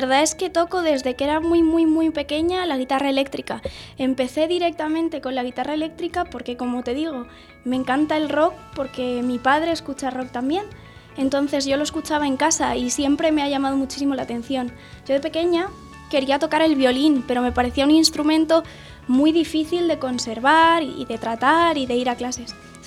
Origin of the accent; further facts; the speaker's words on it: Madrid, Community of Madrid, Spain; soy de Madrid, nací aquí, justo soy del centro, nací en La Paz como muchos españoles y como muchos madrileños precisamente y nada, llevo aquí toda mi vida.